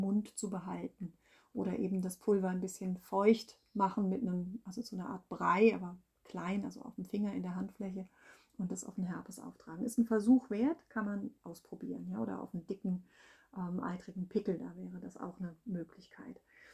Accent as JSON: {"language": "German", "region": "Hesse", "country": "Germany", "said": "wie man bei uns im Odenwald das Lattwerk kennt"}